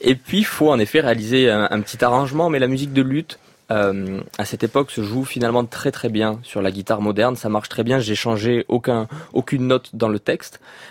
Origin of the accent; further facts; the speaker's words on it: Toulouse, Occitanie, France; Ah ben, quand on est Toulousain